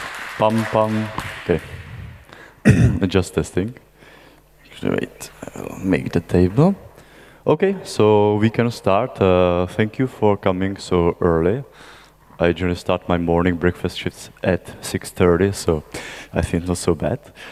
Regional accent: Czechia; English is a second language; moved away; I am from Czech Republic originally, but I don't live in my country of origin for more than 13 or 14 years. I kind of come and visit. I have been living in many different parts of the world

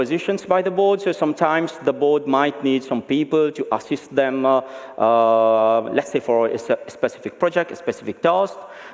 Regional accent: Mauritius; I'm from Mauritius. It's very far from here.

